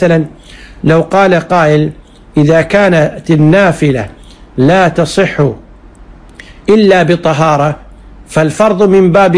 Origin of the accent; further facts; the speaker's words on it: Kuwait; وكذلك وزارة الأوقاف عندنا في الكويت، الهيئة الشرعية، اللجنة الشرعية أفتت بذلك